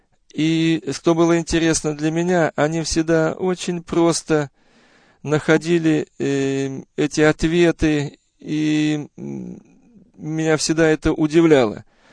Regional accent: Bryansk, Bryansk Oblast, Russia; born there; Родился я в 1956 году в многодетной семье верующих родителей в городе Брянске.

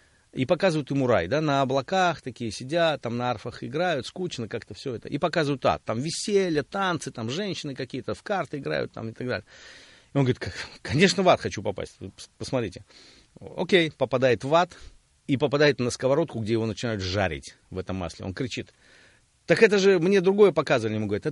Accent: Armenia; я вырос в Армении

